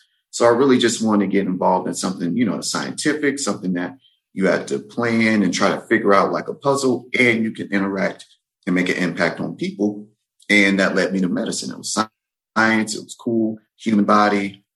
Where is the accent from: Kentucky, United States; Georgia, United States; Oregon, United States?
Georgia, United States; Atlanta; growing up in Atlanta, Georgia, around that time, I was born in 86.